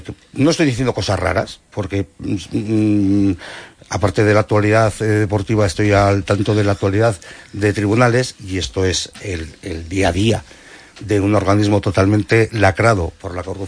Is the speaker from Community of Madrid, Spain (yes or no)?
no; Basque Country, Spain; en nombre de todos los afectados que somos ciudadanos vascos